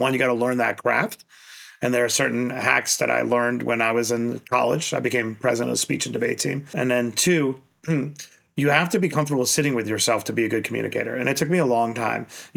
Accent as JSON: {"language": "English", "town": "Queens", "region": "New York", "country": "United States", "tie": "born or raised there", "said": "I grew up in Queens in a Roach Motel."}